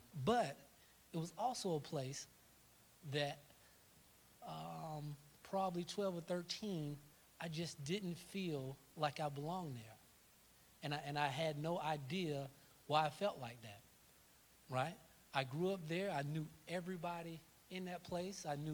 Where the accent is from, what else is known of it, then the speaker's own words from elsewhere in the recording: Tallahassee, Florida, United States; I'm from Tallahassee, born and raised here. I grew up in Joe Lewis Housing Projects.